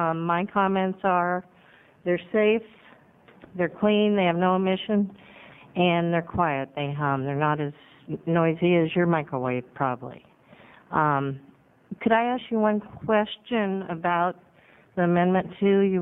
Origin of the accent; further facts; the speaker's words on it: North Bend, Oregon, United States; I'm from North Bend, Oregon.